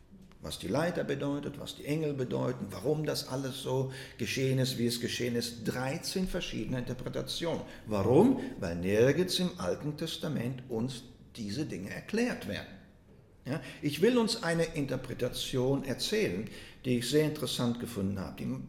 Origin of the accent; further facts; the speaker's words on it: Germany; now in Canada; dass wir als Deutsche nun lebend in Kanada Englisch lernen müssen.